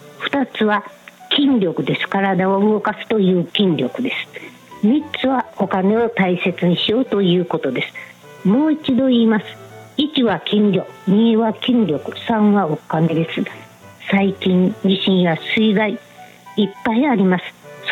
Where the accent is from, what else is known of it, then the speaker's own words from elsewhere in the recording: Kyoto, Japan; 私もあなたと同じように小学校の時転校しました。京都市内ですが、中京区から上京区に変わりました。